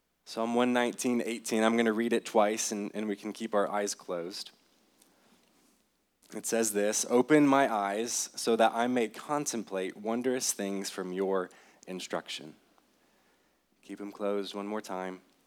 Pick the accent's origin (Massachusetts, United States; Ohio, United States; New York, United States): Ohio, United States; also born or lived in Indiana / Michigan; now in Morton, United States; I was born and raised in Ohio, in the top left corner. So if you've ever heard of Toledo, we were about 45 minutes west of there. I grew up in Ohio.